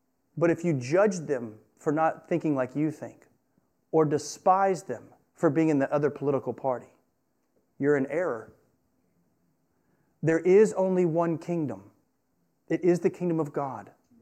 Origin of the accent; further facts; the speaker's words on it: the South, United States; I'm from the South. Do you know what's forbidden among Christians in the South?